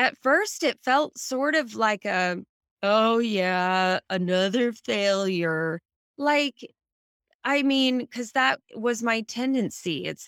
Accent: California, United States; I grew up in the Silicon Valley, so I was around a lot of kids who had very high-powered parents

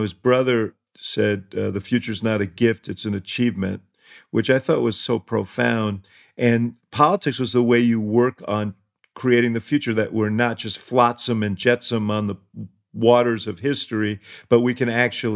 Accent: New York, United States; I grew up in Stuyvesant Town, New York. Now it's like luxury rental. Then it was an austere housing development built for returning war veterans.

